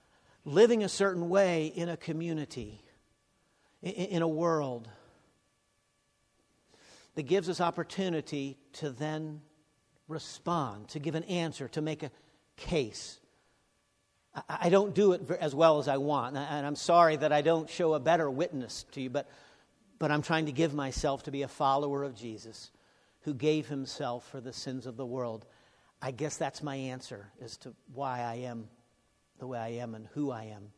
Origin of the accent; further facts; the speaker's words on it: United States; Me, why am I a Christian? Well, I'm American. That's why I'm a Christian.